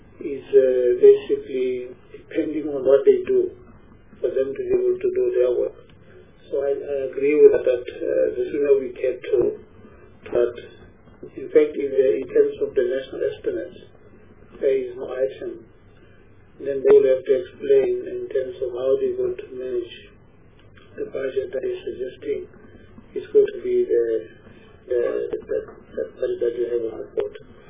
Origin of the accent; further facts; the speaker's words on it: South Africa; genuine concern for me as a South African